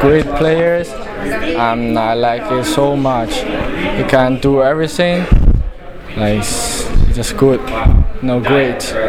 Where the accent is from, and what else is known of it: Jiangsu, China